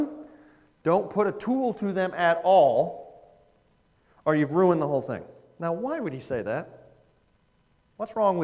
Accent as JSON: {"language": "English", "town": "Spartanburg", "region": "South Carolina", "country": "United States", "said": "You know, they don't know who I am. I'm from Spartanburg. They're from Aiken."}